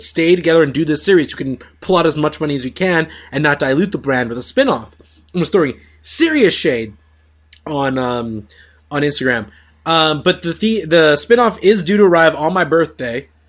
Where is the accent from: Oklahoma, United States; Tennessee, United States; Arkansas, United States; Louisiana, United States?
Louisiana, United States; I'm from Louisiana. I can do the Cajun accent perfectly, I promise you.